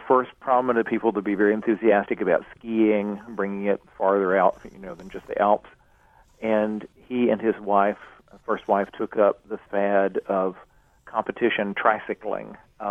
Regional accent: Edinburgh, Scotland, United Kingdom; And then growing up in Edinburgh itself, the city was infused with respect for writing and scholarship.

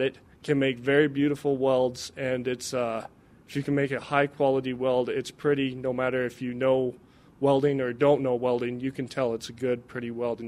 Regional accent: Winnett, Montana, United States; I grew up in outside a little town, Winnet, Montana, Central State. My folks, they have a ranch, so I grew up on a ranch working cattle.

